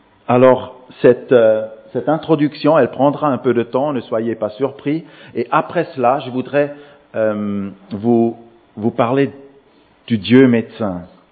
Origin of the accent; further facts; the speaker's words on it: Geneva, Switzerland; je suis en train de développer avec l'Église de plein palais, chez nous à Genève.